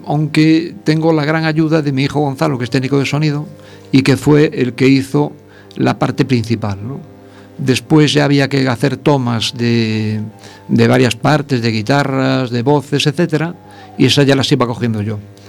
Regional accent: Laxe, Galicia, Spain; born there; also born or lived in Lugo; No, yo nací en Laxe.

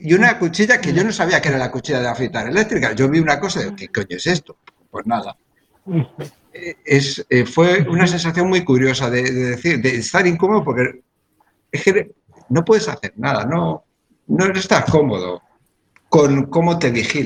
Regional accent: Spain; yo soy español y conmigo me gritas un poquito y luego bajas el tono porque soy español

